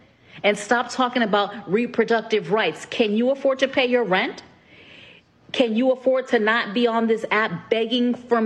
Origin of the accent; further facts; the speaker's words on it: New York, United States; I mean, New York is a shit show, and I'm from New York. I will never go there again.